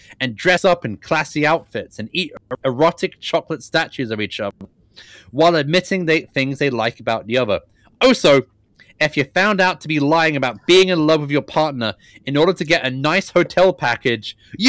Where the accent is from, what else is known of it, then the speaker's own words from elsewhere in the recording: United Kingdom; I'm British. I can deal.